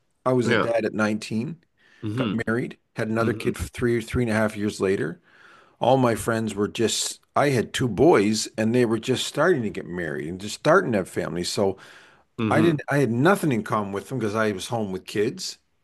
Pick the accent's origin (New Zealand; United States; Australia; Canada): Canada; Moncton, New Brunswick; also born or lived in Truro, Canada; when I moved from Truro, Nova Scotia to Moncton, New Brunswick when I was in grade two.